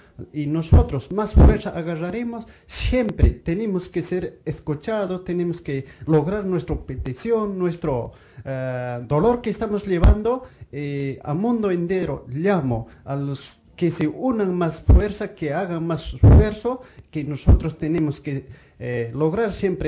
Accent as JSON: {"language": "Spanish", "region": "Cusco", "country": "Peru", "lives_now": "Copenhagen, Denmark", "said": "vengo a Copenhague desde el Perú, Cusco, trayendo mis problemas realmente que está pasando en mi pueblo"}